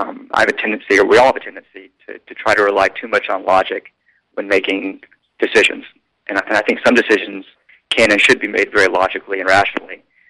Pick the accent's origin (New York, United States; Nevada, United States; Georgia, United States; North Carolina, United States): Georgia, United States; Atlanta; now in San Francisco, United States; Atlanta, Georgia.